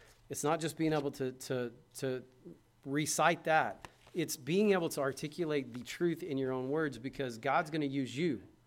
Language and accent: English; Braggs, Oklahoma, United States; I grew up in Braggs